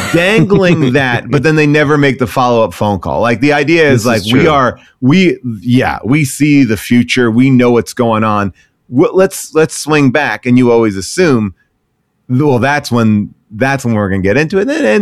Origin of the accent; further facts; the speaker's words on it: New York, United States; now in Los Angeles, United States; because I am a New Yorker. I grew up in Long Island. My dad lives in Queens. I have been a New Yorker for many parts of my life.